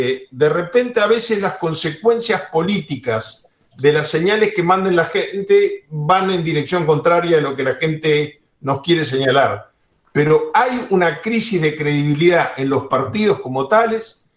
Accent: Uruguay; yo como uruguayo me formé de niño, de joven, inicié mis primeros pasos en política, mi tránsito por la vida pública, en un país donde pesaba mucho el sistema de partidos.

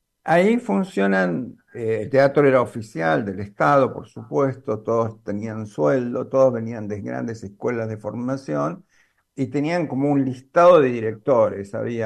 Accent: Vicente López, Buenos Aires Province, Argentina; yo nací en Vicente López, vivo en Vicente López y fue toda mi vida hecha aquí.

